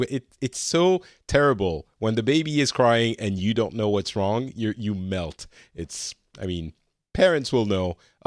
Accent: France; also born or lived in Japan; now in Finland; after I spent some additional years in France, which is my what I consider to be my home country, I went to live in Japan for a few years, and then back to France, and now I've been in Finland for a while as well.

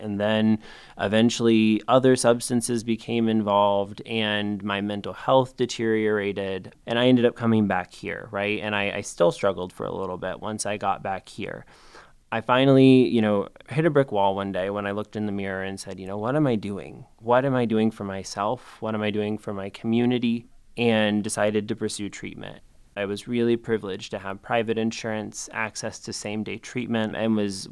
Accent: Fayette, United States; And growing up in Fayette, I wasn't always met with the warmest reception because of that.

